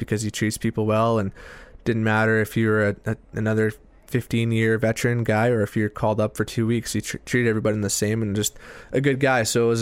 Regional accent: Edmonton, Alberta, Canada; growing up in Edmonton, I was a huge fan of the Oilers, and my favorite player was Doug Weight.

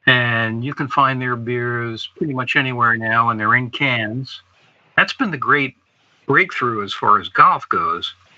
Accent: Vermont, United States; One would be my home state here of Vermont. We have more breweries per capita in Vermont than any other state, and some of the best.

